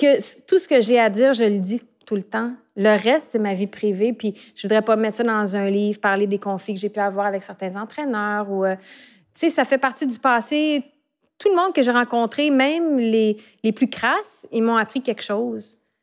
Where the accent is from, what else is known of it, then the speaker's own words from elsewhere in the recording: Montreal, Quebec, Canada; also born or lived in Tétroville; Même si je venais de Montréal-Nord, puis ensuite de Tétroville, puis que j'avais pas énormément de modèles d'Olympiens, Olympiennes de mon quartier